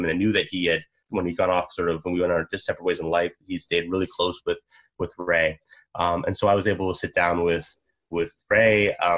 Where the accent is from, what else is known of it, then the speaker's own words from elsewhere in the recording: Brampton, Ontario, Canada; I grew up in Brampton, I go out to like Welland and through Hamilton and those areas.